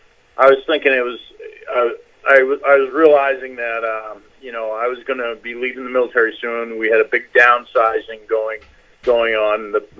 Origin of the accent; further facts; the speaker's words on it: Gloucester, Massachusetts, United States; Oh, well, I was born in Gloucester, as was my mother and grandmother before me. I went to Gloucester High.